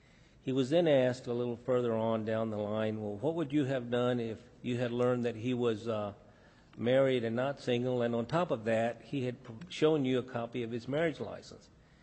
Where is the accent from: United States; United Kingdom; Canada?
United States; El Paso, Texas; I'm from El Paso, Texas